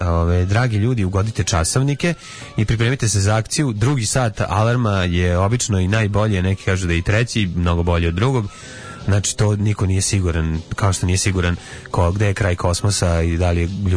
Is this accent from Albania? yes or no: no; Serbia; Mi smo se zabrinuli ovako kao Srbi pravoslavci